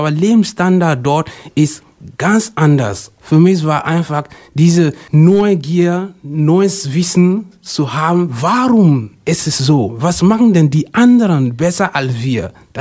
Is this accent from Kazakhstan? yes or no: no; Guinea; now in Hamm, Germany; Und ich komme ursprünglich aus der Republik Guinea. Das ist in Westafrika. Und ich bin damals als Asylbewerber nach Hamm angekommen.